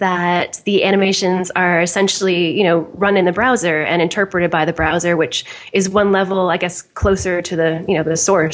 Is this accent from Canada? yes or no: yes; Toronto, Ontario, Canada; moved away; I'm from Toronto originally. I've just moved around a bunch.